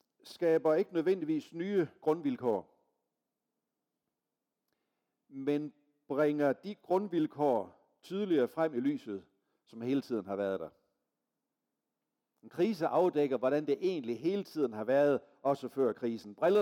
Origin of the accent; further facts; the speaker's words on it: Central Denmark Region, Denmark; min barndoms missionshus hjemme i Vestjylland